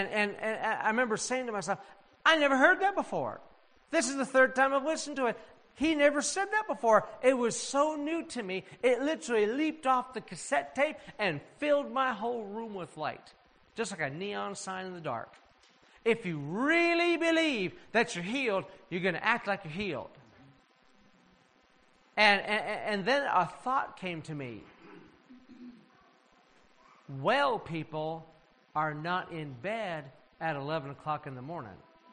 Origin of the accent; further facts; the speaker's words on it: United States; Not because I'm American, but I had this tape player.